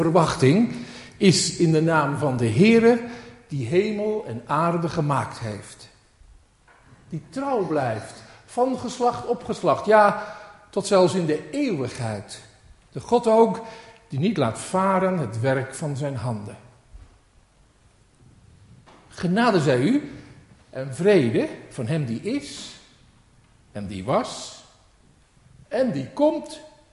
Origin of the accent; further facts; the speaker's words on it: Ede, Gelderland, Netherlands; Niet alleen hier in Heteren, maar ook in Ede, waar ik vandaan kom.